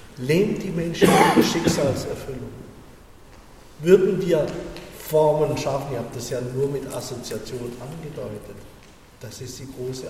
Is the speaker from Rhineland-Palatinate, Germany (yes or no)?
no; Lörrach, Baden-Württemberg, Germany; Ich komme immer aus Lörrach.